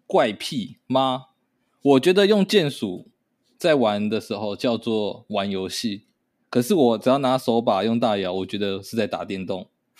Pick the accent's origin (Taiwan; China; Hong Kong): Taiwan; Hsinchu, Hsinchu County; also born or lived in Xinfeng; 新丰，以前在新丰。 在新竹啦，是在新竹。